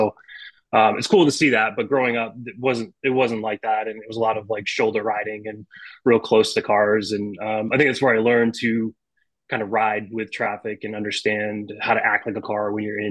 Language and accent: English; Maine, United States; also born or lived in Arizona, United States; Yeah. You probably don't get a lot of people from that area, but yeah, grew up in Southern Maine, until I went to college in Arizona.